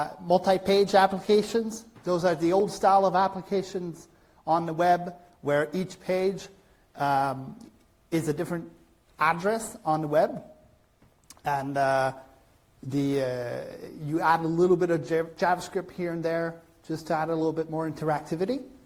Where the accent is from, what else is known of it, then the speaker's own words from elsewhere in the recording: Montreal, Quebec, Canada; I come from Montreal in Quebec, which is in Canada. I'm fluent in English and French